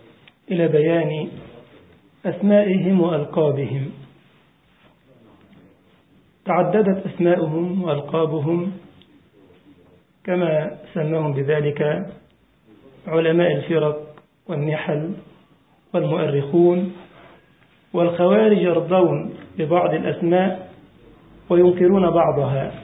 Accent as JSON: {"language": "Arabic", "country": "Egypt", "said": "هتجد فرقهم المعاصرة مثلا كان في بلدنا مصر أسموا أنفسهم الهجرة والتكفير"}